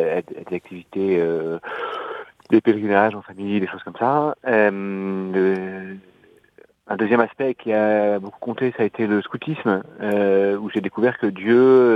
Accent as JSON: {"language": "French", "region": "Brittany", "country": "France", "tie": "born there", "said": "je suis né dans le Finistère, à la pointe de la Bretagne, il y a 39 ans maintenant, presque 40, dans une famille chrétienne"}